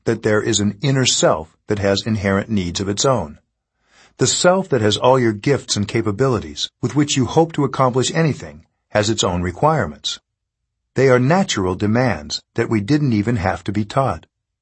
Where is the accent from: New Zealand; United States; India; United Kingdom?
United States; California; even though I come from California, I don't believe in self-improvement